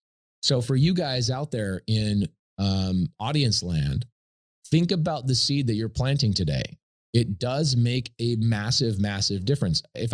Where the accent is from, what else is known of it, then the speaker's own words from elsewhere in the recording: United States; And I think as an American, it kind of hurts me to think, and the American dream that we all thought about